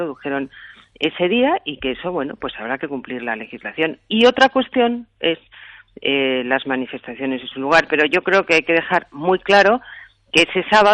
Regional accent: Spain; Yo tengo que decir que a mí para España, para como española, me gusta que esté una española en la alcaldía de París

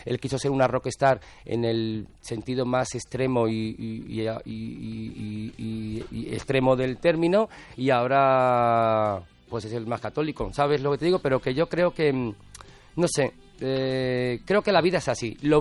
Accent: Madrid, Community of Madrid, Spain; No soy de Loda del Río, soy de Madrid

